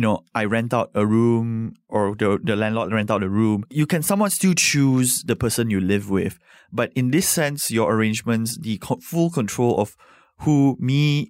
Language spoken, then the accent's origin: English; Sarawak, Malaysia; I'm from Sarawak, actually.